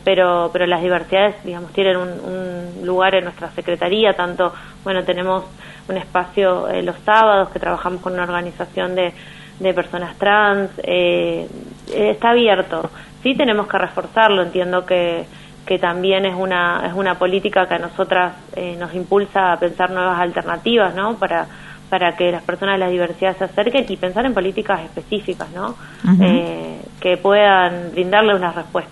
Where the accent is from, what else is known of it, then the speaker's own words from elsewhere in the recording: Río Grande, Tierra del Fuego, Argentina; Soy del municipio de Río Grande.